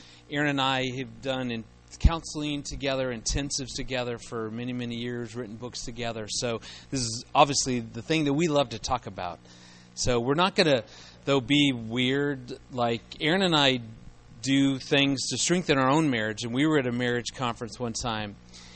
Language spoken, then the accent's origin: English; Colorado Springs, Colorado, United States; Now, we're from Colorado Springs, so I mean, we're used to cold.